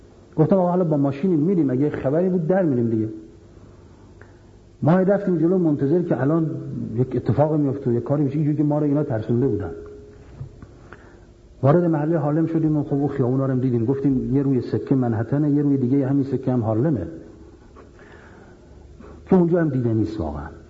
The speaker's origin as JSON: {"language": "Persian", "country": "Iran", "said": "من از ایران آمدم،"}